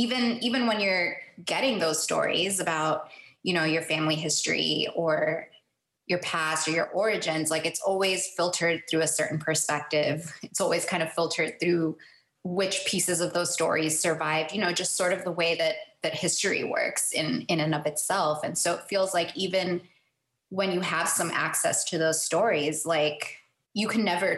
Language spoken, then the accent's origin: English; Miami, Florida, United States; I was thinking about growing up in Miami